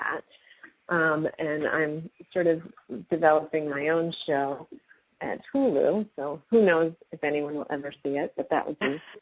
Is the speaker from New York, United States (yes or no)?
yes; Woodstock, New York, United States; I grew up in Woodstock, New York, so I always. I am from a very small town